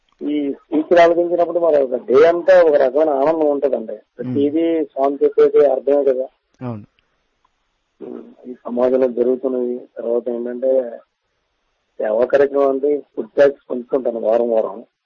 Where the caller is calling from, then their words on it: Visakhapatnam, Andhra Pradesh, India; నేను విశాఖపట్నం మద్దిలపాలెం నుంచి మాట్లాడుతున్నానండి.